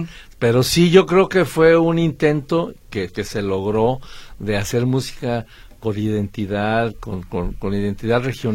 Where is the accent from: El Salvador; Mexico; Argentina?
Mexico; Tlaquepaque, Jalisco; also born or lived in Mexico City; Yo soy de Tlaquepaque.